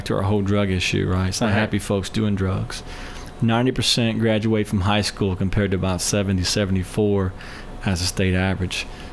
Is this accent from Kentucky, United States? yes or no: yes; Fairdale, Kentucky, United States; I grew up in Fairdale, Kentucky. Metropolis of about 7,000-8,000 people back then, about 20 miles south of Louisville.